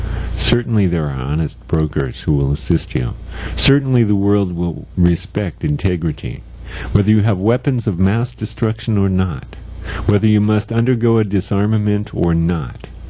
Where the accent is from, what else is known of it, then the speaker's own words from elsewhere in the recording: United States; But then I'm an American, and I can only ask that we all share ideas.